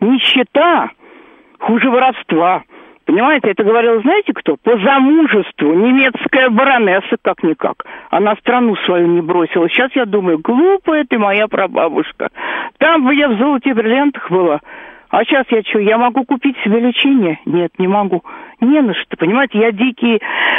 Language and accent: Russian; Moscow, Russia; Я коренная, сверхкоренная москвичка. Mm-hmm. Я живу в Москве.